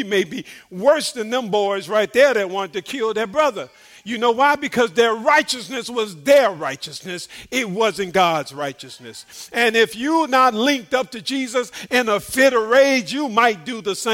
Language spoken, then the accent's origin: English; Chicago, Illinois, United States; especially in my hometown. They call it Chicago Chirac. So, you know, they're killing some people in Chicago.